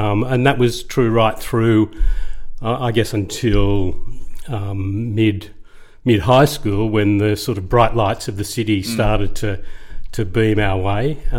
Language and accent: English; Kingswood, New South Wales, Australia; also born or lived in Parramatta; Sadly, I was born in Parramatta. But very quickly, my parents sort of got a bit sensible and moved to Kingswood or Cambridge Park. It's sort of right on the border there when I was about 2 years old.